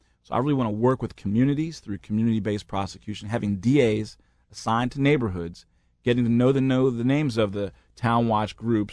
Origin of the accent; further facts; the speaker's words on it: Philadelphia, Pennsylvania, United States; You know, when I was a kid growing up in West Philly on 63rd Street between Catherine and Webster